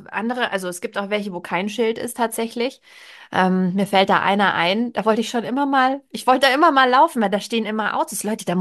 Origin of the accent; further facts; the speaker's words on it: Bavaria, Germany; moved away; also ich komme aus Bayern, da gibt es das nicht. Wir machen das nicht, wir Bayern.